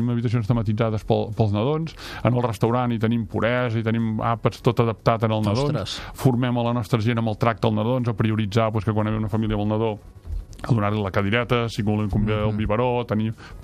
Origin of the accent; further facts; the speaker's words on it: Torroella de Montgrí, Catalonia, Spain; accent: Girona; Soc de Girona, tinc aquest any de Girona